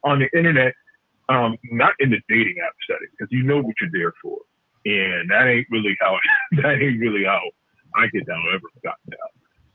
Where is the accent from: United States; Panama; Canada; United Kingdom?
United States; Jamestown, New York; I was in a bar back in my hometown, Jamestown, New York, a few.